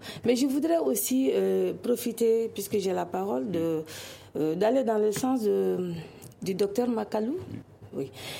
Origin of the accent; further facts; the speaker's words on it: Mali; Nous sommes tous des Maliens.